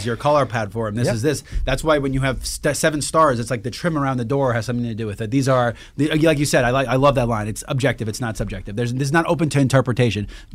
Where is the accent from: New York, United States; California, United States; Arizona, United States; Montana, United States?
New York, United States; now in Atlanta, United States; I'm a Yankee, so I'm a New Yorker, so Atlanta is still new to me.